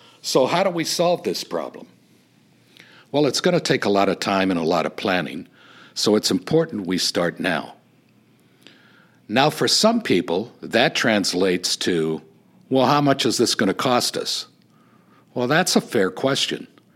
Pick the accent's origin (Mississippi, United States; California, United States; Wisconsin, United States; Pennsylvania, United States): California, United States; I grew up here in the Coachella Valley, graduated from Palm Springs High School and College of the Desert. My wife, Tammy, also grew up here. We were gone for a while, but now we're back and love living here at Shadow Hills.